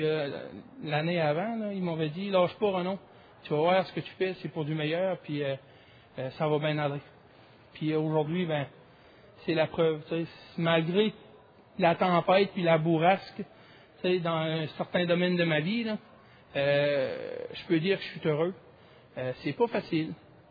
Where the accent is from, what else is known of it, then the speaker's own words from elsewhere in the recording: Quebec, Canada; j'ai un commerce chez nous, en Gaspésie.